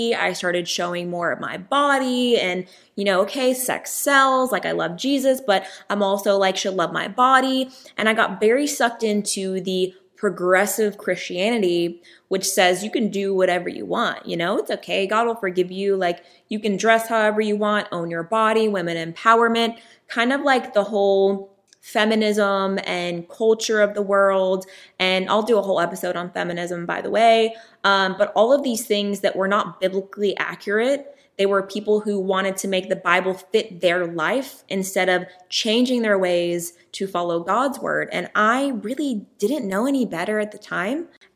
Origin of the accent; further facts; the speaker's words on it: Tennessee, United States; also born or lived in Los Angeles, United States; In my opinion, like growing up in Tennessee, everyone went to church, you know, it was like, you don't go to church. Where in LA, I never knew anyone that really went to church.